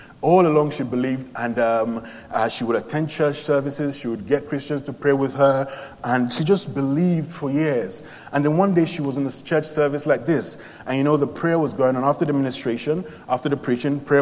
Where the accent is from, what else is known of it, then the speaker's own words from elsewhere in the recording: Peckham, London, United Kingdom; I grew up in Peckham.